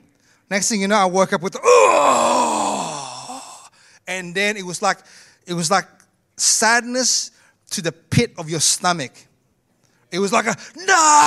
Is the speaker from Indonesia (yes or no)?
yes; Indonesia; English is a second language; I came from Indonesia.